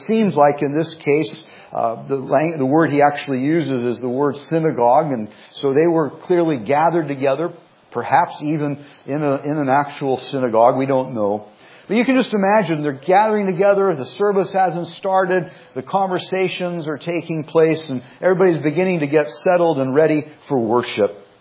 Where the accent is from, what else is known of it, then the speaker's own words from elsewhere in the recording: Los Angeles, California, United States; I was from Los Angeles.